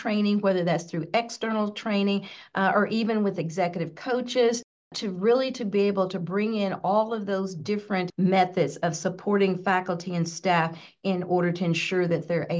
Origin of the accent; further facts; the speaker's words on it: Arkansas, United States; I grew up in Arkansas, and so I grew up in a primarily rural state.